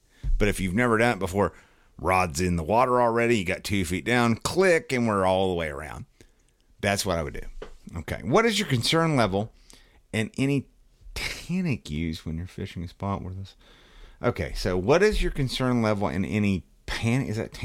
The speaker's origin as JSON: {"language": "English", "region": "West Virginia", "country": "United States", "tie": "born or raised there", "said": "because growing up in West Virginia, we fish the Mud River and we fish Cave Run."}